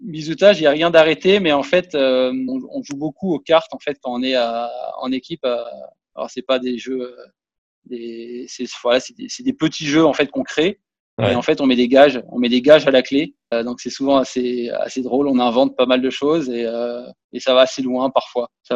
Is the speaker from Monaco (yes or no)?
yes; Monaco; Et là, je joue chez moi à Monaco.